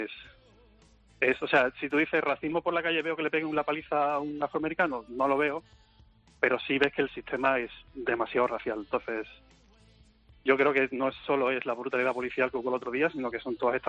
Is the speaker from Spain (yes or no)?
yes; Spain; soy español y soy blanco